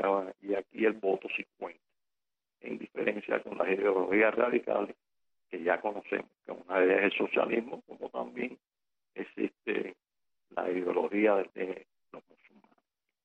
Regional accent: Cuba

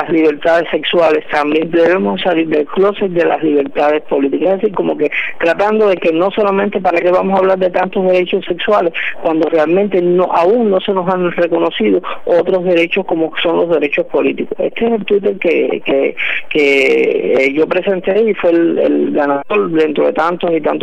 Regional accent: Cuba

